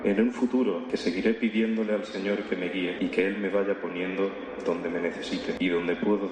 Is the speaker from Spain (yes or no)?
yes; Villargordo, Andalusia, Spain; also born or lived in Jaén / Madrid; tengo 16 años, vengo de Villargordo, nacido en Jaén, al año me mudé a Madrid, donde no pertenecíamos a ninguna iglesia. Tras 9 años volví a mudarme al pueblo.